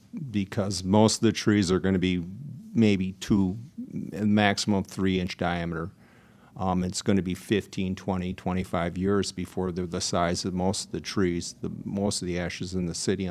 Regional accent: Grand Rapids, Michigan, United States; I'm a native of Grand Rapids, Michigan. I've seen what it's done in my hometown in just the last 3-4 years.

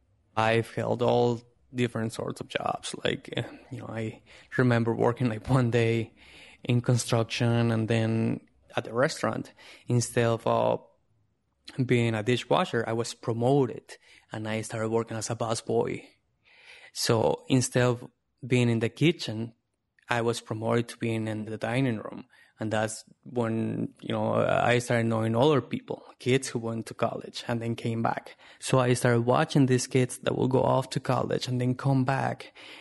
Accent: Guadalajara, Jalisco, Mexico; now in Chicago, United States; I've been in Chicago for about 22 or 23 years. So I come from Guadalajara, and I came back in 1993.

